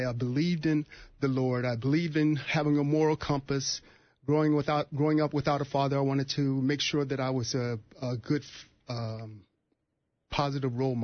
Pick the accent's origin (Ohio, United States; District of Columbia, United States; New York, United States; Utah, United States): Ohio, United States; Youngstown; Yeah, I grew up in Youngstown, Ohio, which is about 65 miles outside of Cleveland.